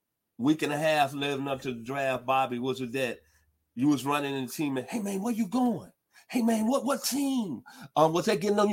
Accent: Tennessee, United States; as we say back in my hometown, the 901

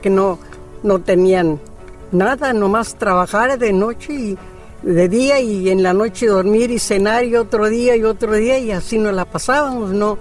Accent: Calexico, California, United States; born there; Yo nací en Calexico, California.

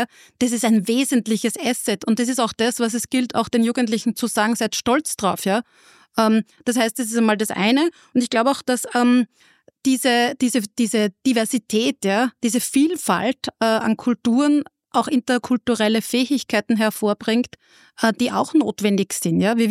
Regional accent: Upper Austria, Austria; also born or lived in United States; weil ich bin halt einfach in Oberösterreich aufgewachsen, ja. Habe dann schon über den Tellerrand geschaut und bin auch dann in die USA gegangen und habe 2 Jahre dort gewohnt, ja.

